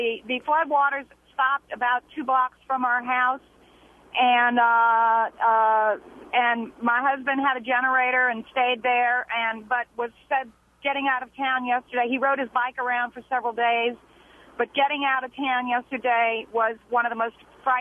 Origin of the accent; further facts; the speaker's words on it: New Orleans, Louisiana, United States; Yes, I'm actually from New Orleans and driving through Nashville and caught your program on the radio.